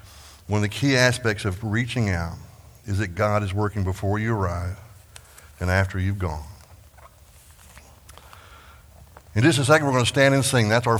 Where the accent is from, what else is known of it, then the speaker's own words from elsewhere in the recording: Texas, United States; I grew up in Texas and driving up and down I-35 in Dallas.